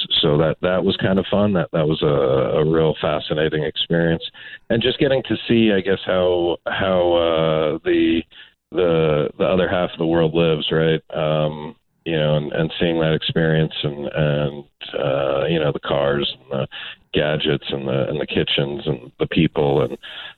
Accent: La Quinta, California, United States; now in Thermal, United States; So I actually live in Thermal. I grew up in La Quinta. Born and raised Coachella Valley, left, went off to culinary school

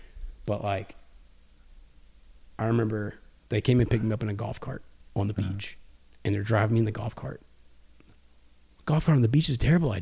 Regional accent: Texas, United States; I was like, what the hell's a stonefish? I'm from Texas.

